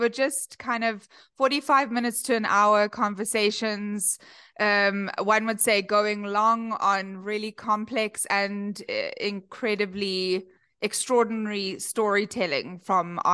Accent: Cape Town, Western Cape, South Africa; accent: South African; moved away as an adult; now in Chicago, United States; I come all the way from Cape Town, born and bred in Cape Town. And I moved to Chicago a few years ago.

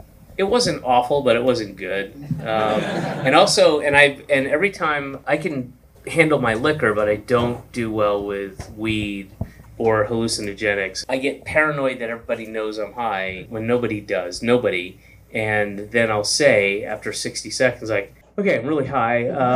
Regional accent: Georgia, United States; I grew up in the United States. So of course I can believe it. I grew up in Georgia.

